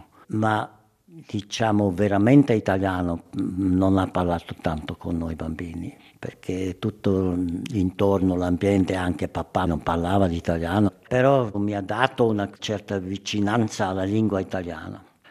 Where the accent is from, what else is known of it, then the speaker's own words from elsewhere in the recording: Switzerland; Italian is a second language; Io sono svizzero, non posso dire queste cose